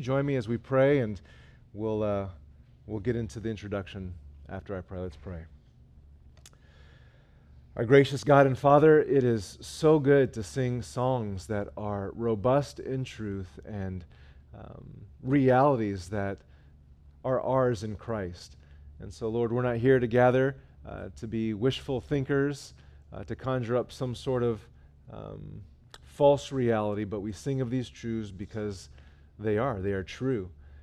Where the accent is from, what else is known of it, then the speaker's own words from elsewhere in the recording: Los Angeles, California, United States; I'm from East LA, so this is quite a change for me.